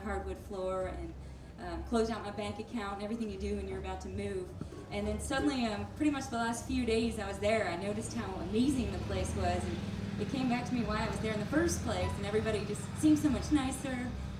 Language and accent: English; Virginia, United States; also born or lived in Charleston, South Carolina / Telluride, Colorado; I lived in Charleston, South Carolina. I'm originally from Virginia, but when I moved away from South Carolina in the year 2000, I lived in Telluride before